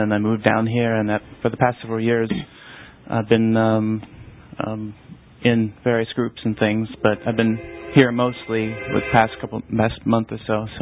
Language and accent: English; Pennsylvania, United States; born there; now in Knightdale, United States; I was born in Pennsylvania, but I now call Knightdale my home, which is right outside of Raleigh.